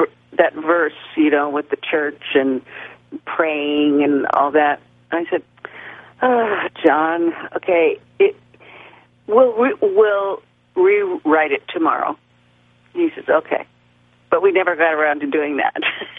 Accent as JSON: {"language": "English", "town": "Los Angeles", "region": "California", "country": "United States", "tie": "born or raised there", "also_born_or_lived": "New York", "said": "I was born and raised almost entirely in Los Angeles, so I was very familiar with Laurel Canyon when we moved in there. And we had been living in New York"}